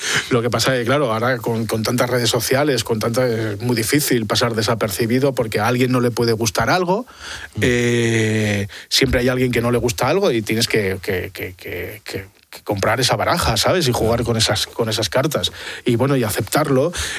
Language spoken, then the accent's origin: Spanish; Avilés, Asturias, Spain; now in Madrid, Spain; yo soy de Avilés, muy me siento muy avilesino.